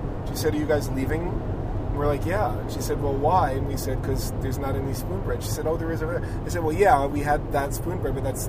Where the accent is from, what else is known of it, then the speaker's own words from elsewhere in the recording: New York, United States; I came from New York.